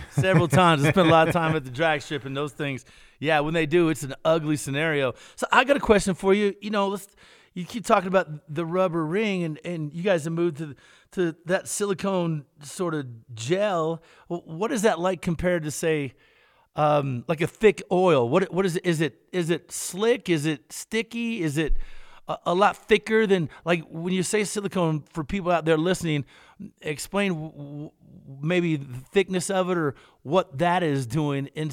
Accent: Kentucky, United States; Yeah, I'm from Kentucky. I went to something called the Molasses Festival, man.

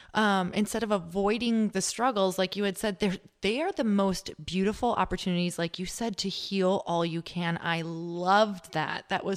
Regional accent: Midwest, United States; I'm from the Midwest, so I used to say it was hard

